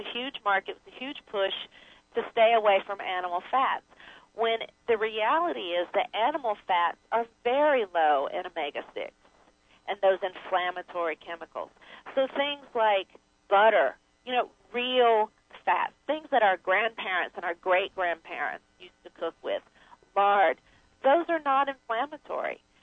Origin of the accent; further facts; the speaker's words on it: North Carolina, United States; I grew up in North Carolina. My dad farmed soybeans.